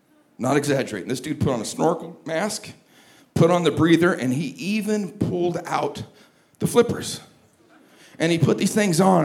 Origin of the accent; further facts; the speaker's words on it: California, United States; I grew up in California, grew up on beaches and in lakes and on mountain skiing.